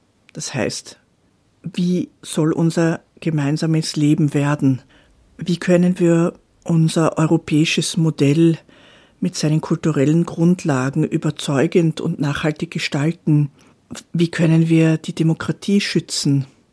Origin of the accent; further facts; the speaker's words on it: Austria; das wissen wir als Österreicher sehr gut